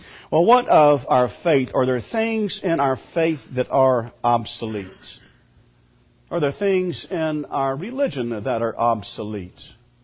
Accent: Hattiesburg, Mississippi, United States; Historically, going back to growing up in Hattiesburg, Wednesday night was the most poorly attended service in the church.

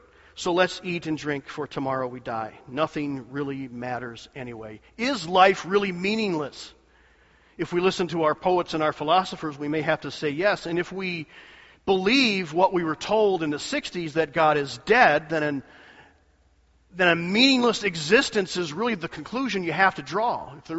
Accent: Michigan, United States; I call it maize because I'm from Michigan, maize and blue.

